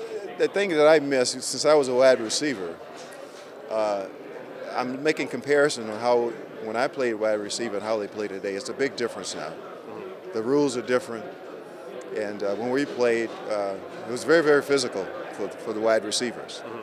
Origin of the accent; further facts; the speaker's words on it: Houston, Texas, United States; And, of course, I'm from the Houston, Texas area.